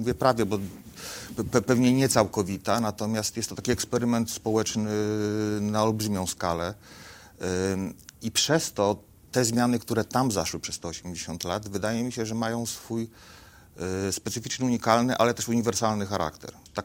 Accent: Olsztyn, Warmian-Masurian Voivodeship, Poland; born there; Ja jeszcze pamiętam, jak ja się urodziłem w Olsztynie.

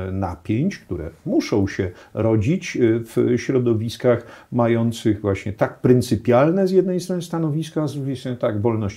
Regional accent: Wrocław, Lower Silesian Voivodeship, Poland; also born or lived in Toruń / Lublin; Wrocław to miasto, owszem, moich lat szkolnych i uniwersyteckich, ale urodziłem się w Toruniu.

